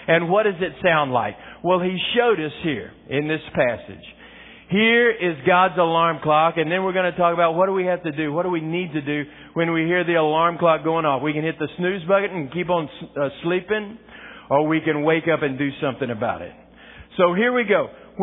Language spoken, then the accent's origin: English; Texas, United States; You know, I grew up in West Texas. And sometimes out there it never does rain.